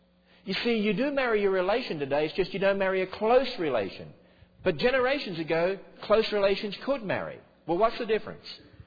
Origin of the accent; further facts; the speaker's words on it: Australia; because I'm an Australian